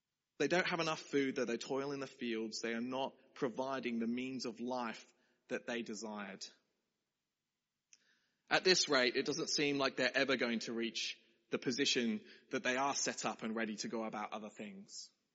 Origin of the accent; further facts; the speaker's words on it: Australia; If you don't know me, I'm from Australia.